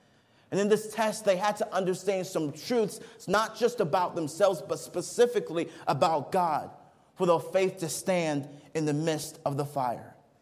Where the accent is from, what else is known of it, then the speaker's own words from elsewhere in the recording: Nigeria; When I was growing up in Nigeria, we had a trampoline just right outside our house.